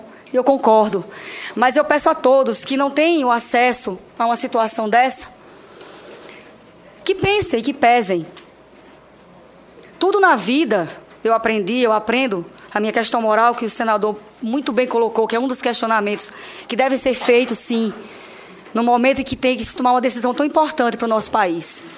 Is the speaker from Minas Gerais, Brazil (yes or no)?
no; Paraíba, Brazil; eu sou da Paraíba, do Nordeste, desse grande Brasil. Sou mãe de Vitor.